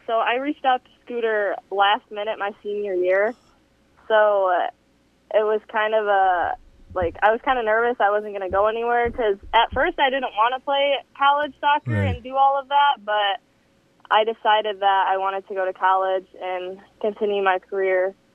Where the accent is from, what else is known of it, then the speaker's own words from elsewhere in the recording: Shelby Township, Michigan, United States; I am from Shelby Township, Michigan. It's like about 30 minutes outside of Detroit. And then I went to Dakota High School.